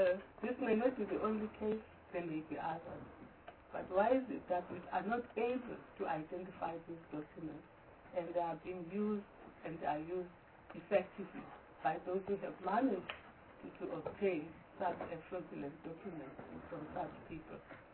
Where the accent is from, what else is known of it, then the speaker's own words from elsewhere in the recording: South Africa; I think on the question of us as South African citizens being protected against some of these corrupt practices